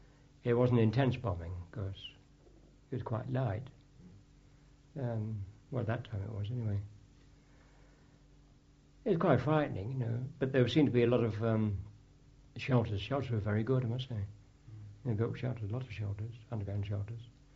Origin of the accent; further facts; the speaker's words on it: Manchester, North West England, United Kingdom; And of course, I knew Bill Russ because I came from Manchester.